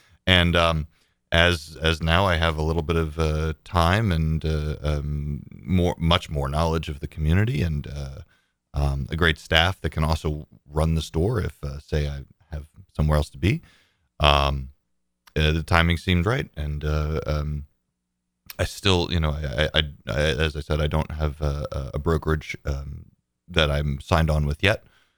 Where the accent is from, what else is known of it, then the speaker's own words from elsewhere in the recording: New Jersey, United States; And so I went to boarding school in Connecticut. And I'm originally from New Jersey.